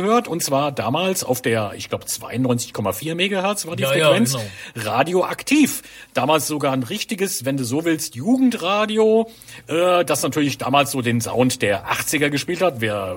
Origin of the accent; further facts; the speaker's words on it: Holzheim, Rhineland-Palatinate, Germany; also born or lived in Niederneisen; aber wir in Holzheim im Rhein-Lahn-Kreis damals, oder wie gesagt, ich selbst bin ja gebürtig aus Niederneisen, Nachbarort